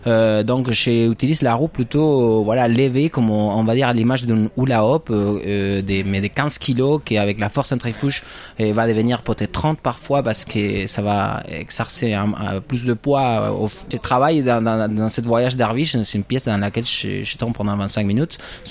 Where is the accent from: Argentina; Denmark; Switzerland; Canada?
Argentina; Buenos Aires; now in France; je viens d'Argentine, je viens de Buenos Aires, mais j'habite en France depuis déjà presque 10 ans